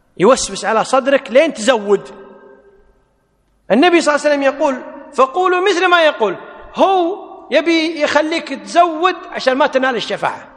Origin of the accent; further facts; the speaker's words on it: Kuwait; والحمد لله عندنا في الكويت أمر من الوزارة بأن المؤذنين يؤذنون للأذان الأول قبل الأذان الثاني بنصف ساعة